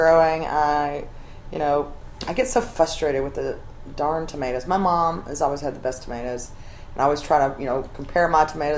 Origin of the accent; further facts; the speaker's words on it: Alabama, United States; I grew up in Alabama. We eat peanut farms there as well, yeah.